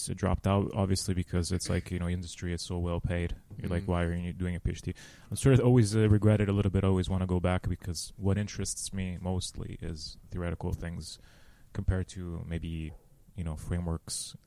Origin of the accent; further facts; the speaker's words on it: Rome, Lazio, Italy; now in Amsterdam, Netherlands; I'm from Rome, Italy. Even though I just moved to Amsterdam 1 month ago.